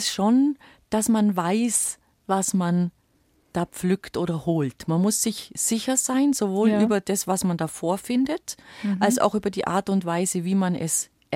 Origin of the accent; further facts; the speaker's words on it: Bavaria, Germany; Ist auch bei uns im Allgäu zum Beispiel für viele Bäuerinnen ein bisschen ein Standbein geworden.